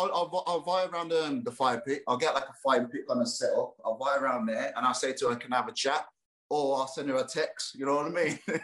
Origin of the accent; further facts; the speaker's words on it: Birmingham, West Midlands, United Kingdom; because I'm from Birmingham, my accent is quite weird. So it takes people to, like, hard to understand what I'm saying.